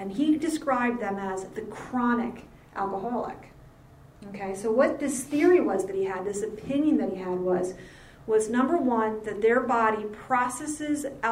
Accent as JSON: {"language": "English", "town": "Mount Holly", "region": "New Jersey", "country": "United States", "said": "And like Bonnie said, I am from South Jersey, out in the Mount Holly area."}